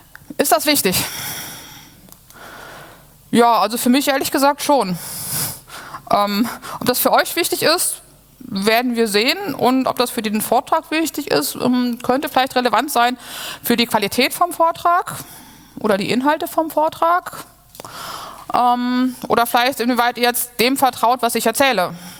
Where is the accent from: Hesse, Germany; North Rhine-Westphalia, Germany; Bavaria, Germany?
North Rhine-Westphalia, Germany; Cologne; born there; ich bin in Köln geboren